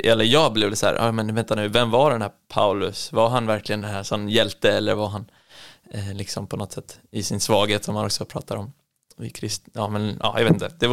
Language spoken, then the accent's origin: Swedish; Småland, Sweden; also born or lived in Gothenburg; Jag föddes ju faktiskt på andra sidan Sverige, Göteborg. Så det var kul. Så jag började mina första år nere i Göteborg. Men sen så har jag haft majoriteten av min uppväxt i Småland. I Holsbybrunn utanför Vetlanda. Som jag flyttade när jag var 10 någon gång.